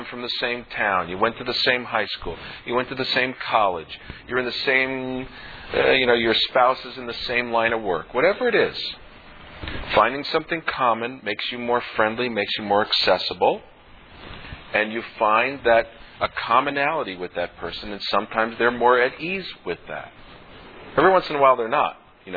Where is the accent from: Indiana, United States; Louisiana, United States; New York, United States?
New York, United States; We come from the New York metropolitan area